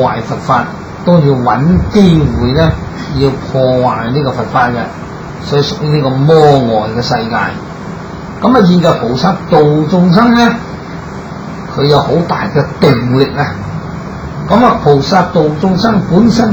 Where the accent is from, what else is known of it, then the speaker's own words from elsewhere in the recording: China; 就好像我們中國人過這個中國年